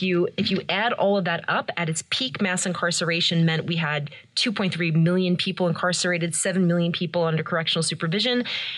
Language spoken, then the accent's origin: English; New Hyde Park, New York, United States; Well, I grew up here on Long Island. I've been told I don't have a Long Island accent